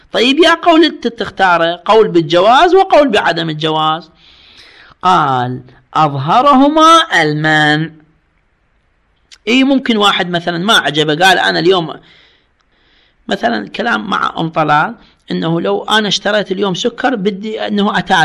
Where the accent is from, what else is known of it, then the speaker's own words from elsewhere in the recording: Iraq; هذا مثل عندنا بالعراق